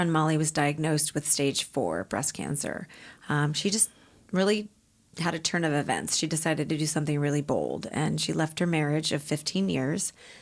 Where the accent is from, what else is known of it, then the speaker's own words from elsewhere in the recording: St. Louis, Missouri, United States; She was from New York. I was from St. Louis.